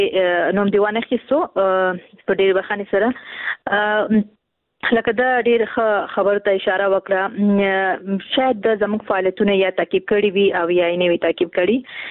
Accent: Khost, Afghanistan; ورور زه هم د خوست یم

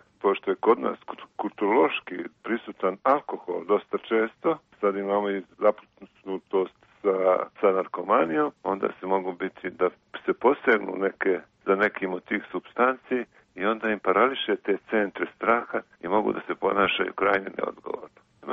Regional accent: Montenegro; Možda je to kod nas u Crnu Goru malo drukčije.

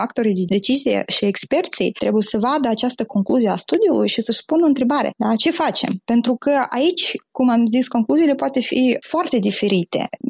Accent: Moldova; moved away; also born or lived in United States; eu am trăit în diferite țări, sunt plecată din Republica Moldova, am trăit inclusiv în Statele Unite și am călătorit foarte mult.

